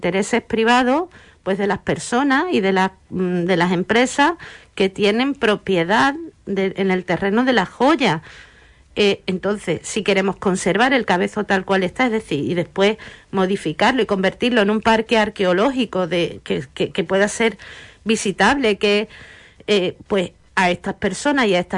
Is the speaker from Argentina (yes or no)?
no; Huelva, Andalusia, Spain; Somos de Huelva, somos onubenses